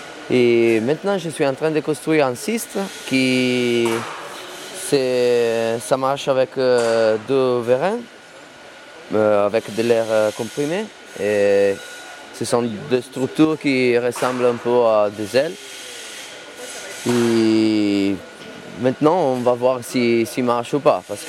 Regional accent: Italy; French is a second language; je viens de l'Italie.

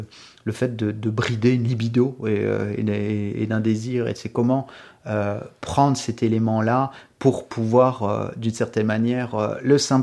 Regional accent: Grand Est, France; moved away; moi je suis originaire de j'étais frontalier pendant 20 ans, 24 ans, à la frontière allemande et suisse

